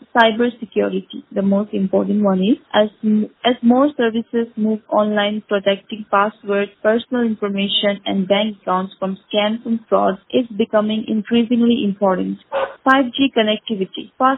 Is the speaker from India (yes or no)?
yes; Rajasthan, India; I'm a teacher from Rajasthan.